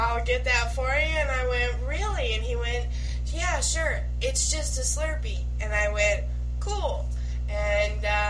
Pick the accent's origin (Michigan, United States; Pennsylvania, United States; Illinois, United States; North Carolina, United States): Michigan, United States; Yeah, but you grew up in Texas, and I grew up in Michigan